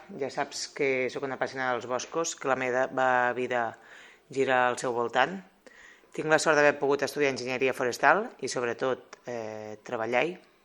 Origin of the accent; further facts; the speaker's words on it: Catalonia, Spain; Soc del Priorat, visc al Priorat i encara que provinc de família pagesa, sempre m'he decantat més pels boscos.